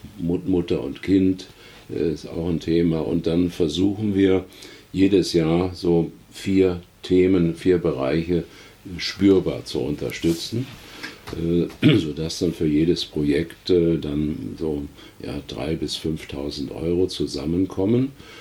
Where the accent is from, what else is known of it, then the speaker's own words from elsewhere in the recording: Bornheim, Germany; also born or lived in Lake Constance; Auch ich bin ja erst vor 8 Jahren wieder hier in meine Heimat gezogen, war viele Jahre am Bodensee